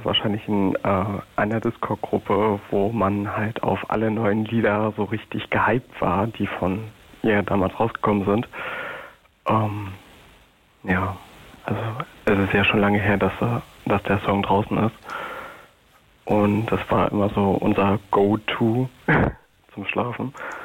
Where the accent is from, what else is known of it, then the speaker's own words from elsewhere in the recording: Berlin, Germany; ich komme aus Berlin.